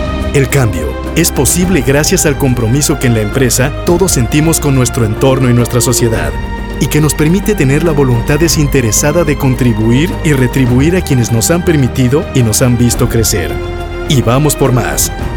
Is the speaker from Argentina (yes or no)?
no; Mexico; de México.